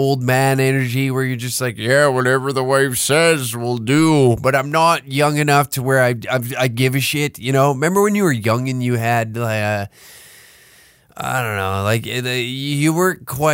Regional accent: Taber, Alberta, Canada; I didn't go back to my hometown. No. Wasn't in the cards this year. Couldn't do it. Couldn't come to terms of, like, getting in my truck and driving to Tabor, Alberta.

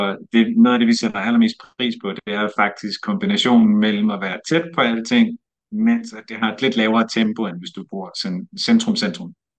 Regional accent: Køge, Zealand, Denmark; now in Copenhagen, Denmark; vi flyttede derfor til Køge, hvor jeg er opvokset siden lidt over et år gammel, og har brugt hele min ungdom nede i Køge.

